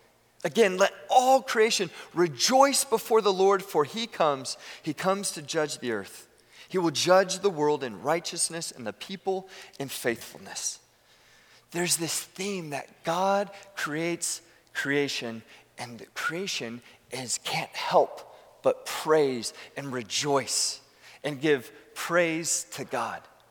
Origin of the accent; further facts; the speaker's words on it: California, United States; I remember we lived further growing up in the Bay Area. We lived further from the ocean, and we would drive.